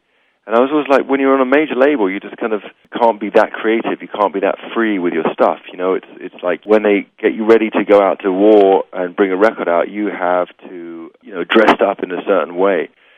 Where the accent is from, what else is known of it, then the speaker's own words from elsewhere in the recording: England, United Kingdom; You know, being English, having the low expectations, makes everything a bonus, and it's really been a bonus.